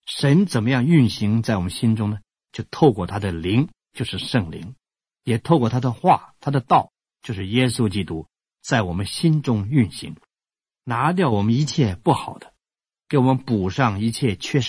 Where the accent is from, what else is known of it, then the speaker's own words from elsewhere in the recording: China; 我们中国人讲修养之道啊，修修养养啊